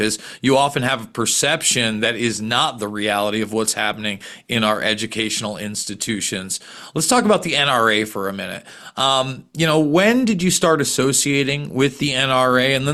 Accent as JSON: {"language": "English", "region": "New York", "country": "United States", "said": "I'm also an upstate New York guy that went to a state school"}